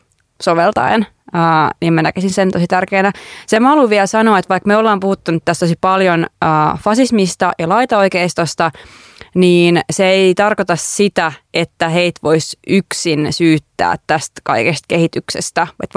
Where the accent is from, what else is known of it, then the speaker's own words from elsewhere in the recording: Jyväskylä, Central Finland, Finland; mä itse olen kasvanut ja opiskellut siis Jyväskylässä